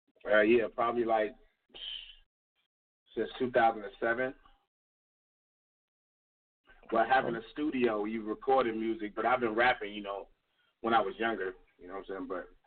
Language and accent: English; New York, United States; Well, see, I'm originally from New York, so I was already, you know what I'm saying, was already in, like, into music myself.